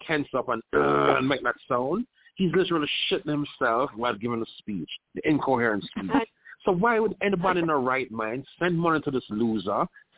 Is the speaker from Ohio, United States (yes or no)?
yes; Ohio, United States; We grew up together in Ohio, went to college together in Ohio.